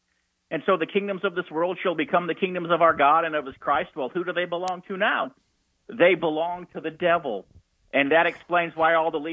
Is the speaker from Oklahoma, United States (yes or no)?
no; Indiana, United States; Well, when I was a boy, I grew up in the Old Testament, Indiana